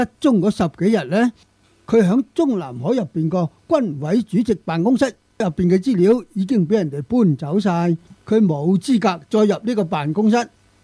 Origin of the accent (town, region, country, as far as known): Hong Kong